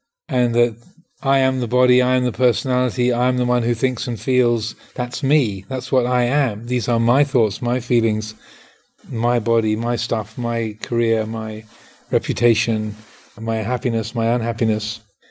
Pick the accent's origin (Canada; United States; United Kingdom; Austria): United Kingdom; I am a man, I am a Theravadan Buddhist, I am British, I am 68 years old.